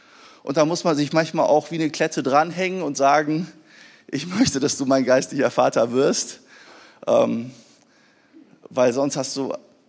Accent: Wuppertal, North Rhine-Westphalia, Germany; Ich bin in Wuppertal groß geworden in einem Missionshaus.

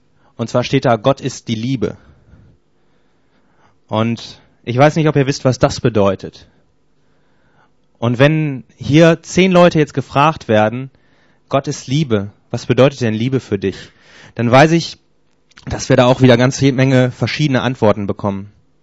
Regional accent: Erkrath, North Rhine-Westphalia, Germany; Ich komme aus der Großstadt Erkrath. Das liegt bei Düsseldorf.

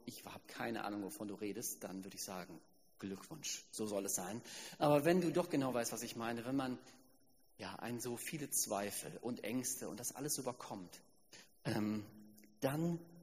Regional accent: Germany; Ich bin halt auch Deutscher. Ich muss mir selbst treu bleiben.

